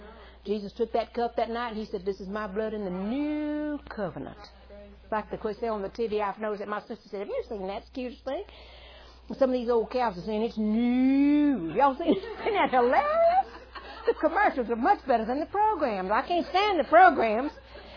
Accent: United States; And it's a wonderful nation. I'm proud I'm an American.

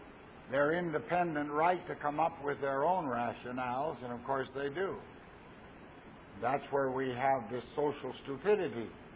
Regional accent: Canada; I'm a Canadian, and we're very proud of our Canadian geese.

